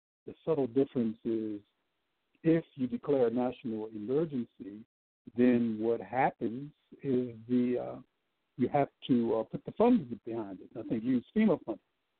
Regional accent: Chester, Pennsylvania, United States; now in Atlanta, United States; Went up to my hometown, Chester, Pennsylvania, Philadelphia.

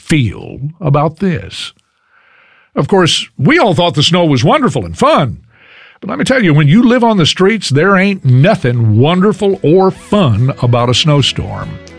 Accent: Texas, United States; But I said, I'm from Texas. What do I know about snow?

